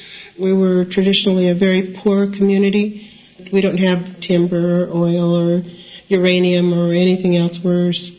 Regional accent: Morongo, California, United States; I grew up on Morongo. I was born in 1945. I grew up in a home that had no indoor plumbing, no running water. We had dirt floors, but no electricity. There were 9 children in my family.

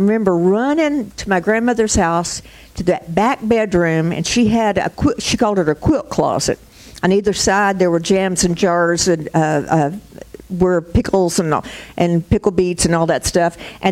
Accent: Kentucky, United States; You know, when I was a little girl, I was raised in Kentucky, lived with my grandparents so much of my life

